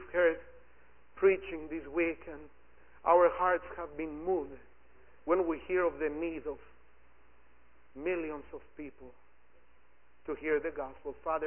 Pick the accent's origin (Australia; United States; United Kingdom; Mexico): Mexico; Mexico City; I come from Mexico City, over 30 million of people.